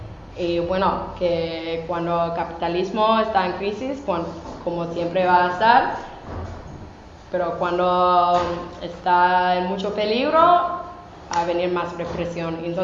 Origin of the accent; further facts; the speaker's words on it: Kalamazoo, Michigan, United States; Spanish is a second language; Uno acabó de cumplir la universidad en Kalamazoo, en la misma ciudad de donde soy